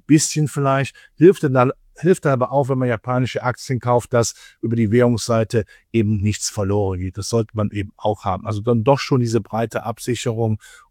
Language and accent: German; North Rhine-Westphalia, Germany; In meiner Heimat war NRW, waren Kommunalwahl.